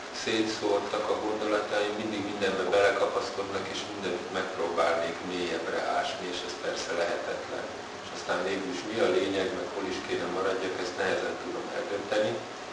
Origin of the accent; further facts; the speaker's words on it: Hungary; Büszke vagyok arra, hogy magyar vagyok, és vagyunk